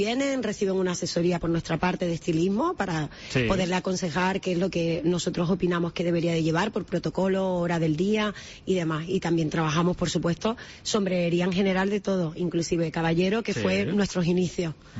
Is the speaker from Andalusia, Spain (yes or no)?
yes; Seville, Andalusia, Spain; born there; now in Canary Islands, Spain; todo el mundo sabe que soy andaluza de nacimiento, uh-huh, pero sevillana, pero canaria de corazón y de mi hogar.